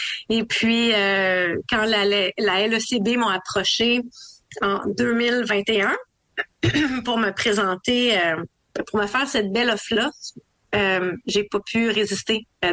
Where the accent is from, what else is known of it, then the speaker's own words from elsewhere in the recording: Montreal, Quebec, Canada; Ouais, bon, on remonte à loin, mais je suis une fille de Montréal. Née et grandie, j'habite toujours à Montréal.